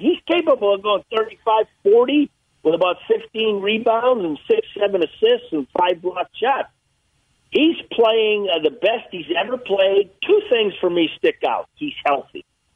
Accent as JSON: {"language": "English", "region": "Massachusetts", "country": "United States", "said": "you guys know I'm from Massachusetts, so I cheer for Boston 80 games a year, except when they play our Warriors."}